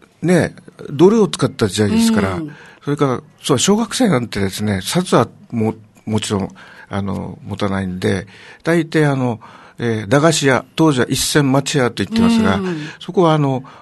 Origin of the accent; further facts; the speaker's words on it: Okinawa, Japan; 私は、この島の南部の方の出身で、